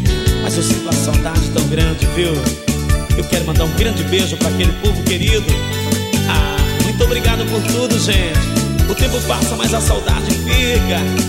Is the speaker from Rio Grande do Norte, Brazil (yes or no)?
yes; Santo Antônio do Salto da Onça, Rio Grande do Norte, Brazil; Isso era minha infância lá em Santo Antônio do Salto da Onça, no Rio Grande do Norte.